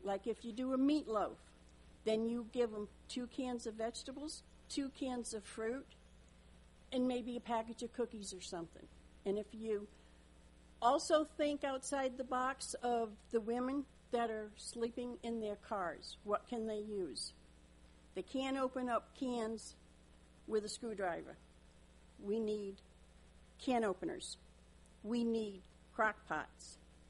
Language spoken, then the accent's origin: English; Rhode Island, United States; Yes, I'm from Rhode Island. We don't have any R's.